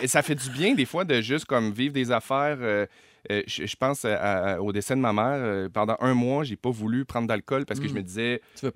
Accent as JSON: {"language": "French", "town": "Chicoutimi", "region": "Quebec", "country": "Canada", "said": "Non, je viens de Chicoutimi."}